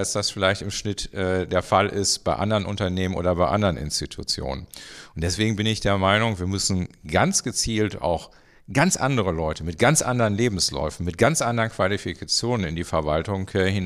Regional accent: North Rhine-Westphalia, Germany; ich komme aus Nordrhein-Westfalen

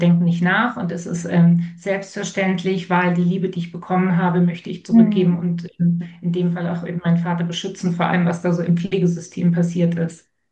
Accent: Munich, Bavaria, Germany; Ich bin Münchnerin, Bayerin.

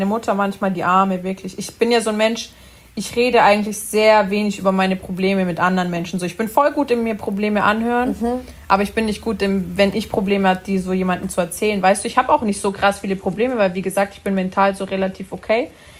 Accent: Italy; wir sind Italiener, mein Onkel ist Sizilianer, mein anderer Onkel ist Napoletaner, also mein Papa ist Römer

